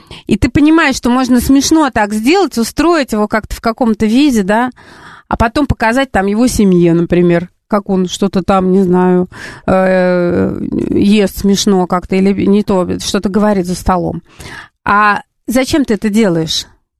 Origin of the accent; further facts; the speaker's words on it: Saint Petersburg, Russia; Мы обе с Дашей, если кто не знает, мы из Петербурга.